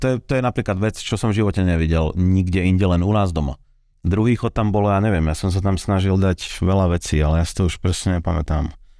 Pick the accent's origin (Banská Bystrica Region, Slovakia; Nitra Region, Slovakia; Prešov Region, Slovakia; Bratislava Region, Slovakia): Nitra Region, Slovakia; Zlaté Moravce; Ja som zo Zlatých Moraviec, to je Tekovský okres, dajme tomu, jo, Nitra, Tekov, jedno s druhým. A my sme, koľko sme od Komárna napríklad, sme 100 kilometrov, rozumieš, tak už sme Maďari, každý nám hovorí, že sme Maďari, ale my nie sme Maďari.